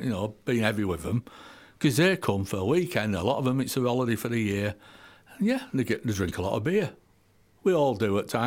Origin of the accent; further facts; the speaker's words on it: Bradford, Yorkshire and the Humber, United Kingdom; I've got a lot of friends in Bradford because I was born and bred in Bradford.